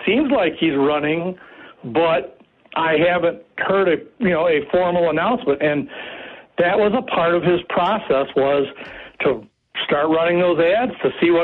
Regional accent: St. Joseph, Michigan, United States; I grew up in the St. Joe area. I know the Uptons.

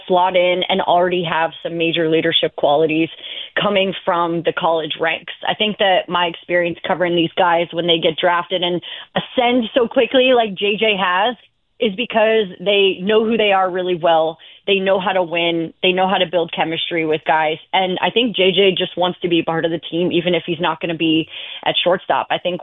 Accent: St. Louis, Missouri, United States; So listen, like I grew up in St. Louis like everybody else, and you are born a Cardinals fan and you fall in love with the sport.

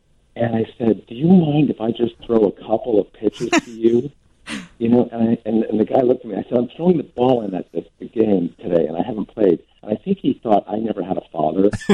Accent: Connecticut, United States; I came from Connecticut. I was never into style or anything.

